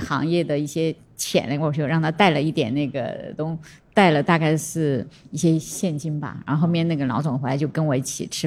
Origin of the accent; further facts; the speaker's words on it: China; 我一个从内地过来啊